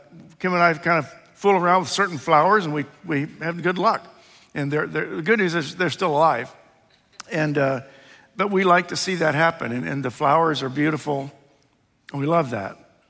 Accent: Ohio, United States; I grew up in Ohio and went to school in Indiana

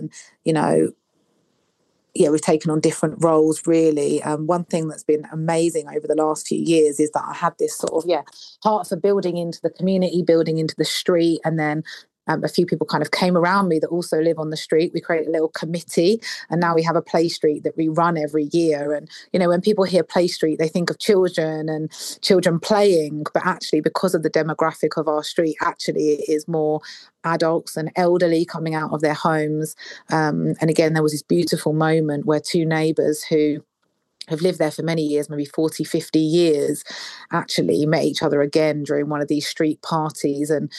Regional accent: London, United Kingdom; we're going to go back to my hometown where I'm from, London, like the best place ever.

